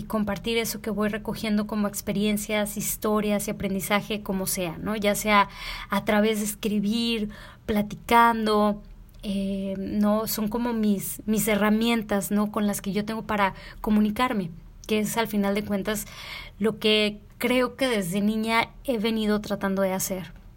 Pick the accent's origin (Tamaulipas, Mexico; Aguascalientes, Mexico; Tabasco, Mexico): Tamaulipas, Mexico; Reynosa; now in Monterrey, Mexico; soy orgullosa de Reynosa, Tamaulipas, pero tengo ya 14 años viviendo en Monterrey, tengo 32 años